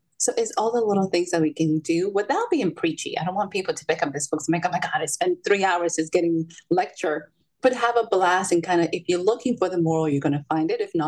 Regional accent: Salem, Massachusetts, United States; I grew up in Salem, Massachusetts. So magic and the witch trials has been what I grew up aware with.

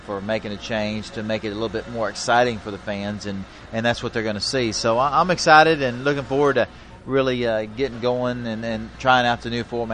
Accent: Texas, United States; I'm from Texas. It's always hot in Texas

